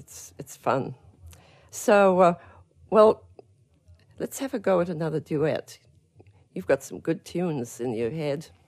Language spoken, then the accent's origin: English; England, United Kingdom; moved away; So when I came here from England, I was so thrilled to get to meet him.